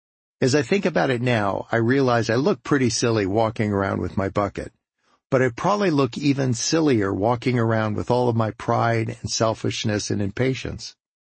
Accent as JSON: {"language": "English", "region": "California", "country": "United States", "tie": "born or raised there", "said": "Growing up in Southern California, I'd never been to a croc drop before."}